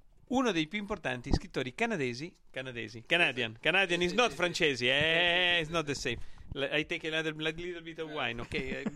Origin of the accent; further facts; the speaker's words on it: Ancona, Marche, Italy; un lavoro che mi fa viaggiare come un anconetano errante in giro per il mondo